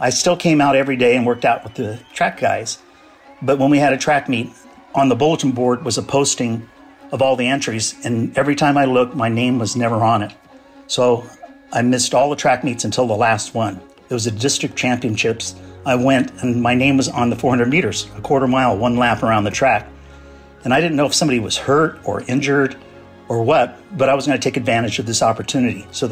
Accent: Tennessee, United States; born there; also born or lived in Japan / Spain

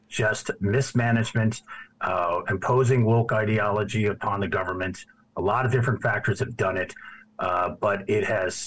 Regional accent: East Coast, United States; now in Chicago, United States; Oh, I've been in Chicago since 1984, even though I grew up on the East Coast.

